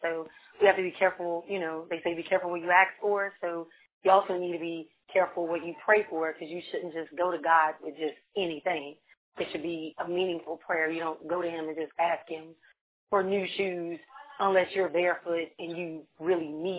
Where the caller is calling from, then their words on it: Hamlin, Louisiana, United States; I'm calling from Hamlin, Louisiana.